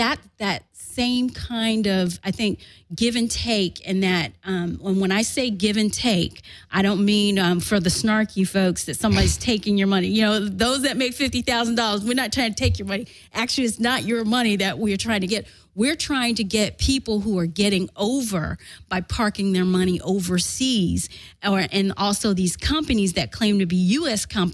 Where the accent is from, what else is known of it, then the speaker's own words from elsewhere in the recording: Florida, United States; And it represents, too, where I grew up in Central Florida, where when I became a registered voter, I'm a Lawton Childs Democrat.